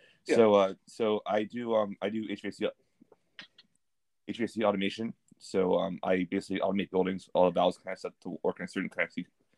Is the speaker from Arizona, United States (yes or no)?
no; Pennsylvania, United States; moved away as an adult; So I come from. So I'm from Pennsylvania originally.